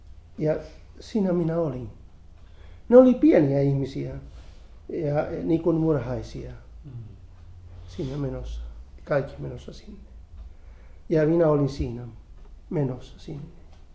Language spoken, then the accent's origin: Finnish; Spain; Finnish is a second language; Siellä oli venäläisiä, ja minä olin espanjalainen